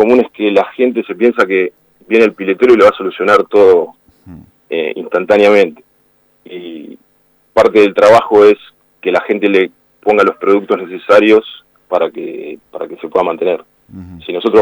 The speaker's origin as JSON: {"language": "Spanish", "town": "Gonnet", "region": "Buenos Aires Province", "country": "Argentina", "said": "somos de Gonet"}